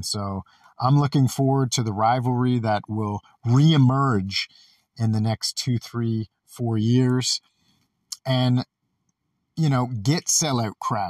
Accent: Jackson, Michigan, United States; growing up in Michigan, just an hour away from Detroit in Jackson, Michigan

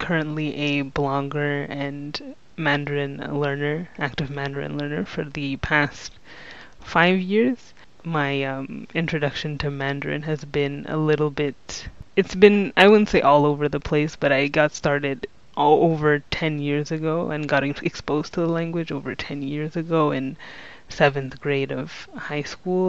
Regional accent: Quebec, Canada; So more specifically, I'm from Canada in the province of Quebec. So if anybody knows anything about that province, it's that it's mostly French-speaking. As a child, obviously, my whole life was in English.

